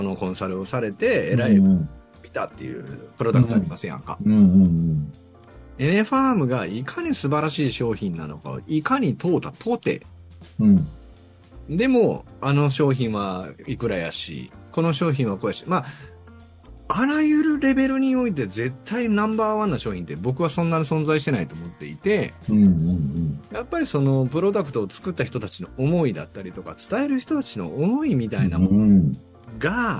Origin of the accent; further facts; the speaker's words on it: Ise, Mie, Japan; 僕はあの出身が伊勢なもんですから